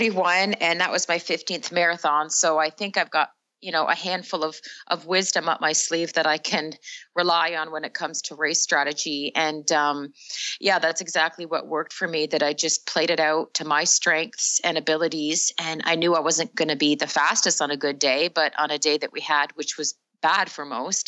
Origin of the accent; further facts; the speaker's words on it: Canada; I'm from Canada. We have some nasty winters